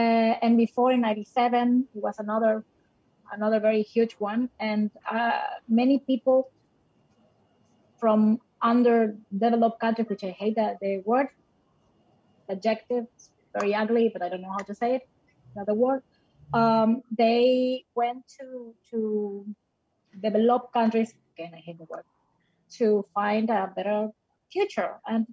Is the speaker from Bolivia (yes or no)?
yes; Bolivia; now in New York, United States; Well, I'm from Bolivia. I've been acting for 16 years. I studied acting in Spain.